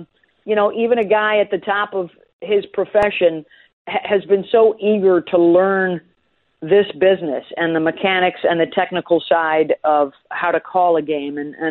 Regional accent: Syracuse, New York, United States; it was Syracuse from my hometown and Brianna Stewart, who was from my high school, playing on the other side for Connecticut.

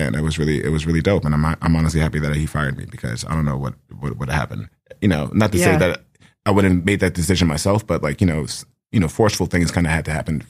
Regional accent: Queens, New York, United States; also born or lived in East Flatbush; I was born in East Flatbush, raised in Jamaica, Queens, Rosedale, Queens all day. Shout out to Queens. And I currently have been living in Bed-Stuy for the last 11 years.

